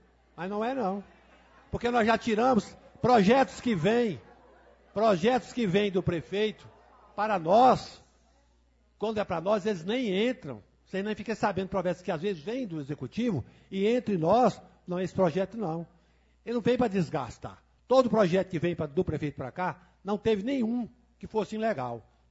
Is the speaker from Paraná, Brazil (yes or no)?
no; Formosa, Goiás, Brazil; Eu sou nascido em Formosa, tenho 60 anos, moro em Formosa, não mudo daqui por coisa nenhuma.